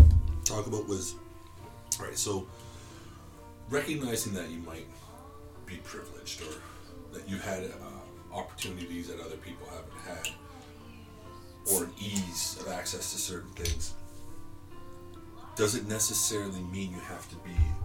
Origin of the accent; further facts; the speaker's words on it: Canada; I think that's because I'm from Canada.